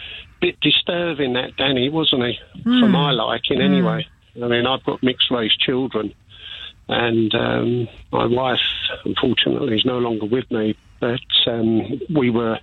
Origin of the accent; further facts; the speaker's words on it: Paddington Green, London, United Kingdom; growing up in Paddington Green with my girlfriend, my future wife, we went through hell.